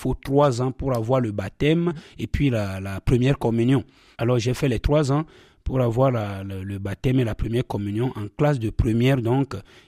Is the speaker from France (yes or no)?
no; Afanya, Maritime, Togo; je suis togolais, comme vous l'avez dit. J'ai grandi dans un petit village qu'on appelle Afanya. Afanya, c'est dans la préfecture du Bas-Mono actuellement. J'ai passé tout mon temps comme enfant, adolescent dans ce petit village.